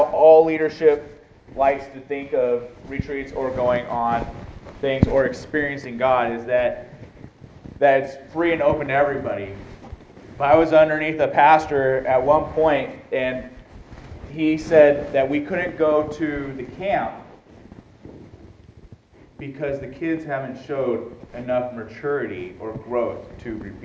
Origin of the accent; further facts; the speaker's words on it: Guadalupe, United States; because we're from Guadalupe. People automatically accused when something went missing. They automatically accused the kids from Guadalupe.